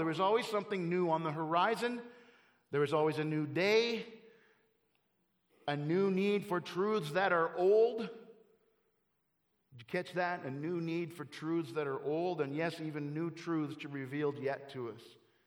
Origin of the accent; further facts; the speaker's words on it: Canada; eventually this guy ends up in Canada playing football for my hometown team.